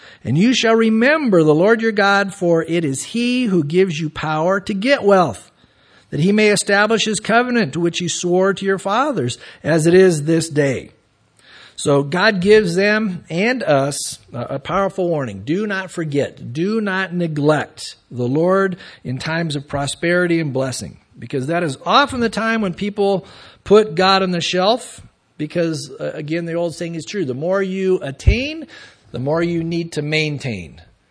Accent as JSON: {"language": "English", "town": "San Diego", "region": "California", "country": "United States", "tie": "born or raised there", "said": "I saw that, you know, a few times over the years growing up in San Diego, go out surfing, you'd see that sign."}